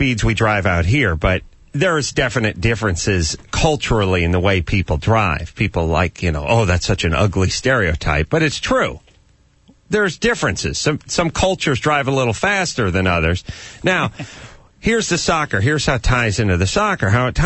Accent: United States; I was sitting on my stepdad's lap driving his GTO when I was 9. You know, this is what you do as an American. You grow up in this culture

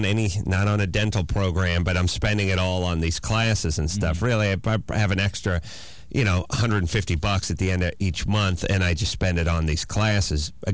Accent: North Hollywood, California, United States; Also, you know, I grew up in North Hollywood, you know

